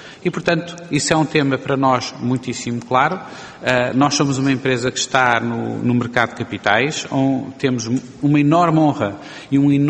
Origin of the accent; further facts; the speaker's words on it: Barcelos, Braga, Portugal; porque eu sou de Barcelos